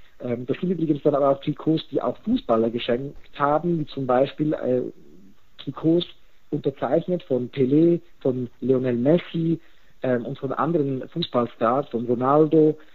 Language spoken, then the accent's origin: German; Switzerland; ich komme ja selber aus der Schweiz